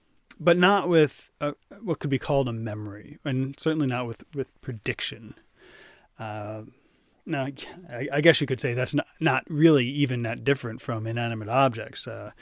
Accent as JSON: {"language": "English", "region": "New Jersey", "country": "United States", "tie": "born or raised there", "said": "Middle school, we actually called it junior high where I grew up in New Jersey, and it went from seventh to ninth grades."}